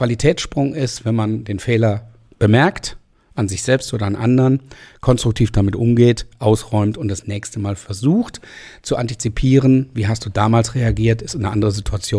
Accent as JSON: {"language": "German", "town": "Düsseldorf", "region": "North Rhine-Westphalia", "country": "Germany", "tie": "born there", "said": "Ich bin in Düsseldorf geboren, aber auf der richtigen Rheinseite in Oberkassel, ne?"}